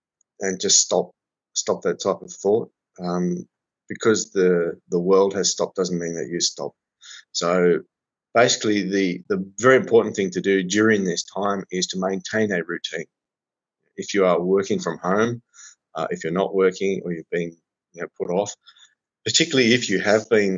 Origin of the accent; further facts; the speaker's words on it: Australia; We haven't gone to the extent that Australia has. I can't return to my home country.